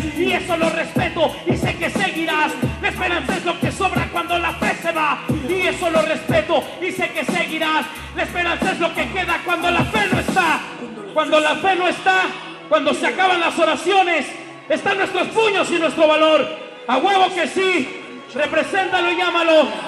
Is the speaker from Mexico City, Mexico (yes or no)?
no; Zumpango, State of Mexico, Mexico; Somos de Zumpango, Estado de México, a 20 horas de aquí, más 2 horas del DF.